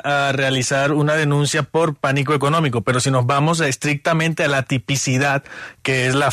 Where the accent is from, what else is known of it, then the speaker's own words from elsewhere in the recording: Valledupar, Cesar, Colombia; un saludo en mi tierra, en Valledupar